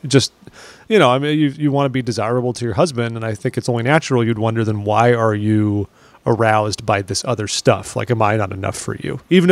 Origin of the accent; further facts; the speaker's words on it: California, United States; We're both from Southern California. This is who we are.